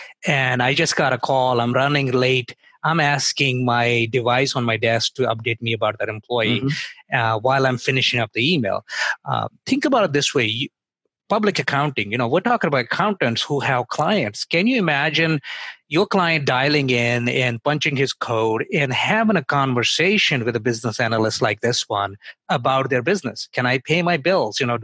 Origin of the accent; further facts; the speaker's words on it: New York, United States; I grew up in New York, so I will say that.